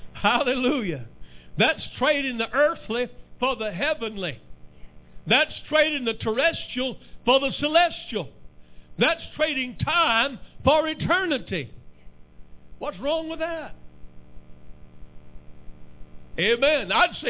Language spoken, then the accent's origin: English; Texas, United States; I grew up in West Texas close to Monahans. Monahans has a state park. It's called Sand Hill State Park.